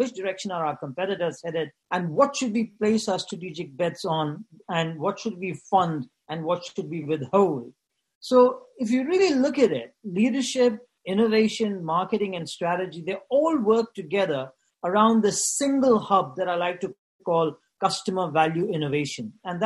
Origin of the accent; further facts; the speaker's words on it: India; I'm from India.